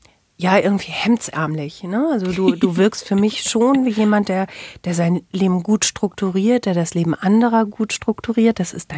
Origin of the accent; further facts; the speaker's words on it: North Rhine-Westphalia, Germany; mich als Ostwestfälin